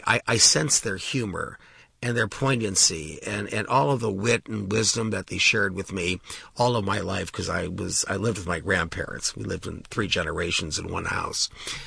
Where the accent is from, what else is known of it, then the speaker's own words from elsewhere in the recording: Cleveland, Ohio, United States; I'm from Cleveland, Ohio, and I actually still root for the Cleveland Browns.